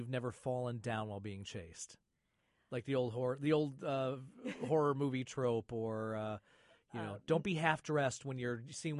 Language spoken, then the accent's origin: English; Flint, Michigan, United States; I grew up in Flint, Michigan, as we talked earlier. We had the Flint Cinema downtown, and that was in the 70s.